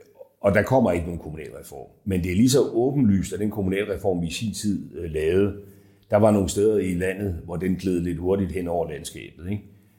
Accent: Græsted, Capital Region of Denmark, Denmark; forestille sig, at staten ultimativt havde ansvaret for at drive en akutplejehjemsplads op i Græsted, hvor jeg kommer fra.

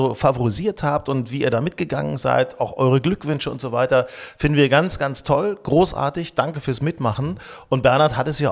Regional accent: Hanover, Lower Saxony, Germany; Ich war jetzt in Hannover, meiner alten Heimat

